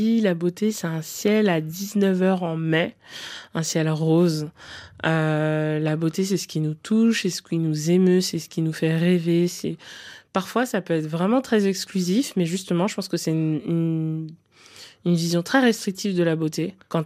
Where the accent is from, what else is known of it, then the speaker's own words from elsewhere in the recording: Cameroon; Ne serait-ce que juste au Cameroun, puisque moi, je suis originaire du Cameroun, il y a quand même 283 langues.